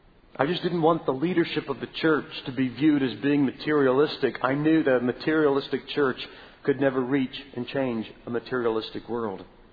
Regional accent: Canton, Ohio, United States; moved away as an adult; 2 weeks later we moved to Detroit from Canton, Ohio. In my hometown of Canton, Ohio, there was a little TV station

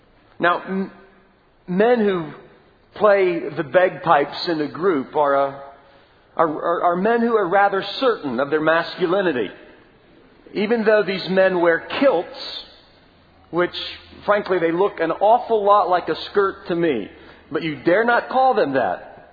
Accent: Ohio, United States; I remember that he used to visit us when we grew up in Ohio, and we lived in a neighborhood, which meant we had neighbors.

